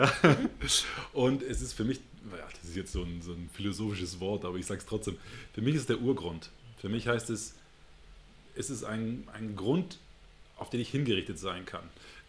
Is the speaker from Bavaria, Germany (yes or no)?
no; Hamburg, Germany; in meine Heimatstadt, man hört das an meinem Akzent, nach Hamburg reingefahren